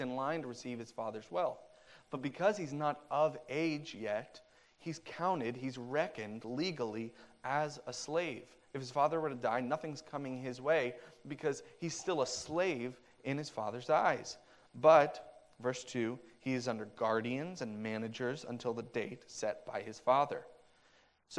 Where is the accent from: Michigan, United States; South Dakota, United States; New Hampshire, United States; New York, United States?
New York, United States; New York City; Growing up in New York City, bar mitzvahs were a huge deal.